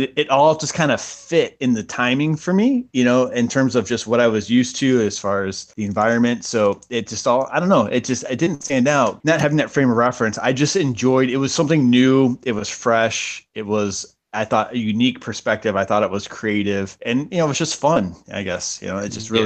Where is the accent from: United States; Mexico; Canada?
United States; Midwest; I went to college. I grew up in the Midwest. I went to college at University of Miami in Florida.